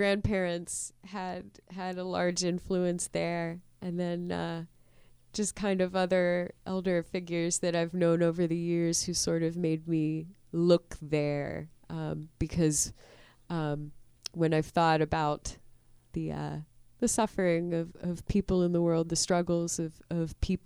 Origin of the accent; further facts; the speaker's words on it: Pittsburgh, Pennsylvania, United States; my folks moved us kind of all over the North Hills. I was born in Bloomfield, and then we sort of moved around from house apartment over different neighborhoods out in the North Hills suburbs.